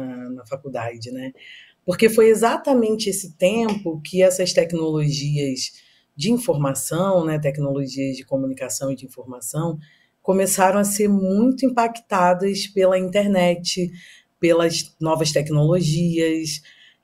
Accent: Rio de Janeiro, Brazil; mas na verdade eu sou carioca. Eu nasci no Rio de Janeiro, eu fui criada no centro da cidade, aqui no Rio. Eu sou filha de um músico e de uma empregada doméstica.

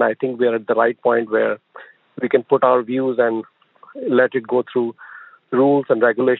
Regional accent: India; moved away as an adult; now in United States; I come from India. I came here like 20 years ago.

